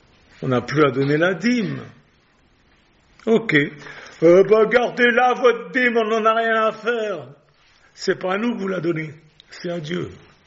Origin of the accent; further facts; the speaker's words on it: Switzerland; parce que vous savez tous que je suis suisse.